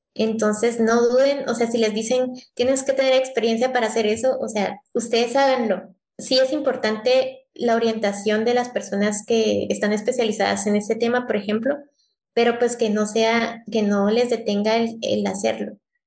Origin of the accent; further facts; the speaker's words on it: Guatemala; investigación no solamente en Guatemala, sino en otros lados, ¿verdad? Obviamente, pues sí quiero hacer cosas en mi país.